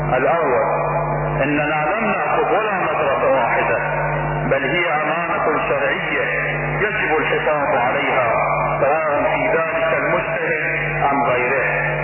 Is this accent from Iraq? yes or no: yes; Iraq; ونحن كشعب عراقي مسلم